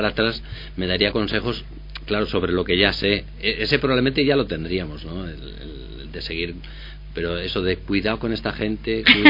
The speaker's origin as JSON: {"language": "Spanish", "country": "Spain", "said": "si somos españoles, tiene que oler a café."}